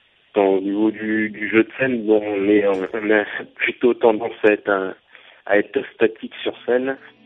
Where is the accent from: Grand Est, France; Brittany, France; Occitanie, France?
Occitanie, France; Montauban; Et moi, je suis de Montauban.